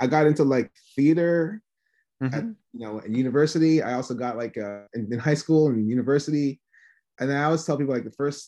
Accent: Toronto, Ontario, Canada; also born or lived in Saint Kitts and Nevis; I grew up in Toronto mostly. Oh, okay. But I also grew up in St. Kitts and Nevis a little bit too. Like, my parents are from the Caribbean, so I was born in Toronto, but until I was 8 we moved back and forth quite a bit.

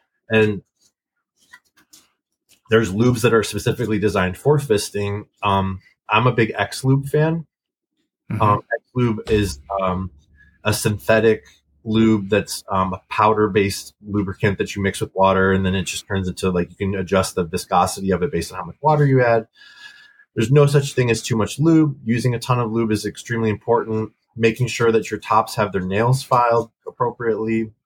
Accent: Detroit, Michigan, United States; And I grew up in Detroit.

